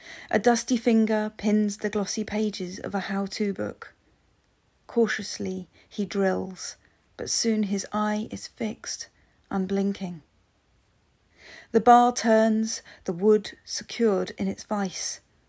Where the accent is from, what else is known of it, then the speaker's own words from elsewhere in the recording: South East England, United Kingdom; and I'm from Hampshire in the UK.